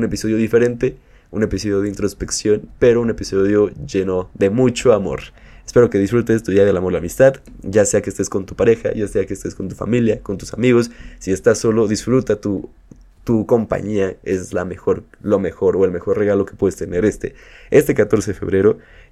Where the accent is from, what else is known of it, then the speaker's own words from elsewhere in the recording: Mexico; el valor de lo que podemos hacer como mexicanos al momento de hacer un platillo